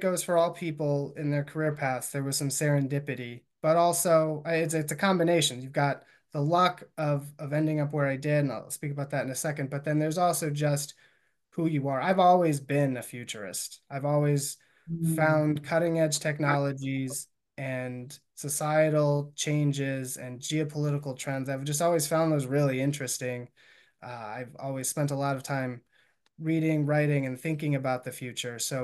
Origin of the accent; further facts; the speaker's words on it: Chicago, Illinois, United States; Anyway, I love Chicago. Born and raised in Chicago